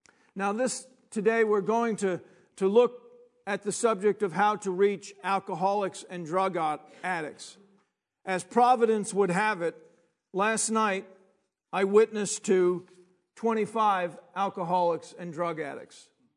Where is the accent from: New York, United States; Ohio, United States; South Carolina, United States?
New York, United States; Long Island; that my father and my mother were from Brooklyn. I was brought up in Long Island.